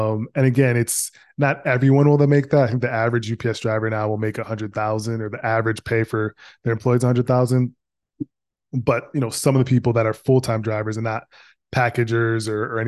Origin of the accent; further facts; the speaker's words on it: Minneapolis, Minnesota, United States; I wanted to read it because I'm from Minneapolis.